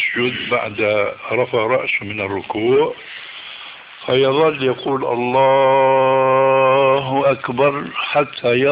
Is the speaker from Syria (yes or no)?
yes; Damascus, Damascus Governorate, Syria; إماما عندنا في دمشق